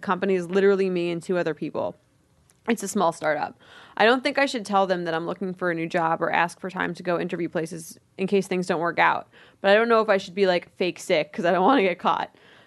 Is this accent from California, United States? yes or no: yes; California, United States; I'm from California.